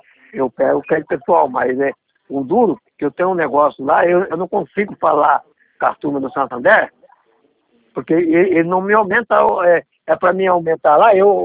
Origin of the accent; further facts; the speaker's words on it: Santo Antônio da Platina, Paraná, Brazil; Santo Antônio da Platina.